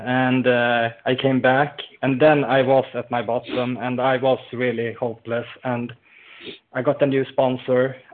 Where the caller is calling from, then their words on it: Sweden; I'm calling from Sweden.